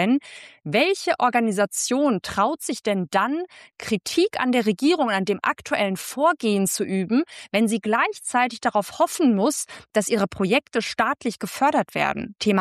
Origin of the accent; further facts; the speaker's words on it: West Germany, Germany; dass mir als Wessi, Entschuldigung, da wirklich die Spucke wegbleibt